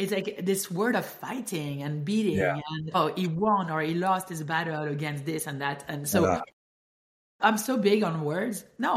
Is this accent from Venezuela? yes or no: no; France; accent: French; English is a second language; Okay. Well, so I'm French. Cannot hide it. Apparently, I have an accent. I don't hear my accent, by the way.